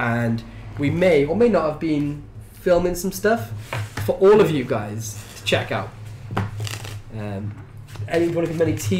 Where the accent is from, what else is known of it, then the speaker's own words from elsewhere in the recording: Wales, United Kingdom; I'm Welsh.